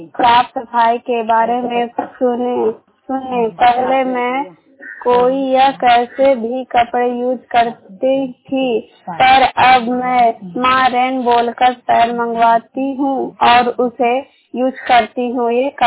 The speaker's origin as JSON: {"language": "Hindi", "town": "Nausa", "region": "Bihar", "country": "India", "said": "नौसा पंचायत के रहने वाली हूँ।"}